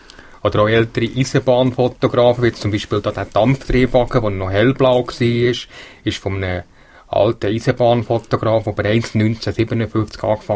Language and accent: German; Wengen, Bern, Switzerland; weil ich bin in Wengen aufgewachsen, neben der Zahnradbahn. Und mein Vater war während 40 Jahren an der Jungfraubahn.